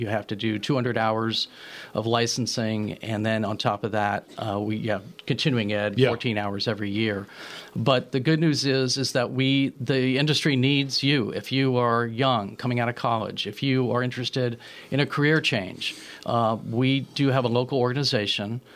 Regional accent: California, United States; So believe it or not, I grew up in Marin, but I started my appraisal career in SoCal.

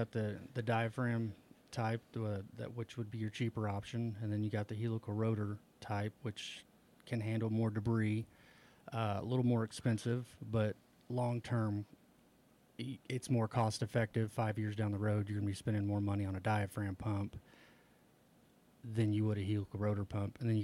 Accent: McLeod, Oklahoma, United States; I'm from Eastern Oklahoma, over by Shawnee. McLeod, Oklahoma, is where I grew up.

